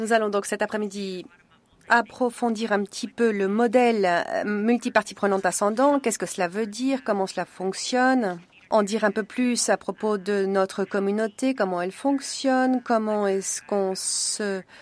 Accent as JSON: {"language": "French", "country": "Jordan", "said": "je viens de Jordanie. Ça fait 2 ans maintenant que je travaille à l'ICANN."}